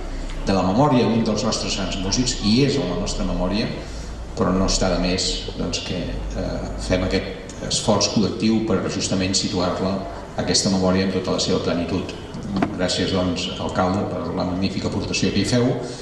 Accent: Sant Just Desvern, Catalonia, Spain; jo soc de Sant Just, d'Esbel, no és Sitges, no té mar, però bé, com som d'allà l'estimem

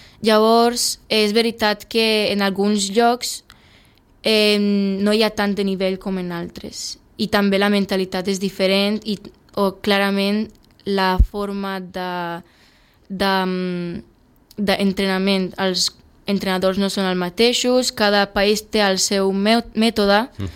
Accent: France; Catalan is a second language; also born or lived in Serbia; now in Spain; De petita jo vivia a França, després a Sèrbia, on vaig començar a escalar, després a França una altra vegada més i ara aquí a Catalunya.

